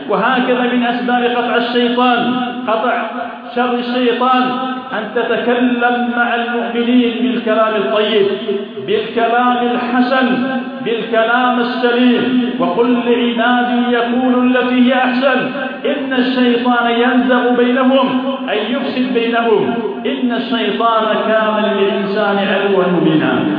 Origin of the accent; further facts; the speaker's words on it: Yemen; بلادنا اليمن